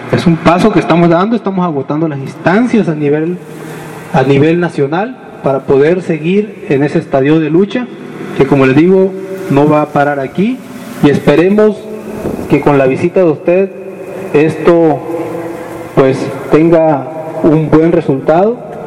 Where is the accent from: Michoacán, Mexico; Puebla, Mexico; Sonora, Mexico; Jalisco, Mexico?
Sonora, Mexico; como hermanos sonorenses, como hermanos mexicanos, tenemos que buscar las alianzas